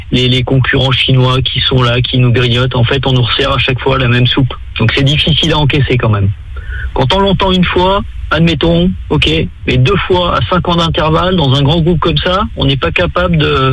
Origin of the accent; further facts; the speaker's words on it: La Roche-sur-Yon, Pays de la Loire, France; je viens de La Roche-sur-Yon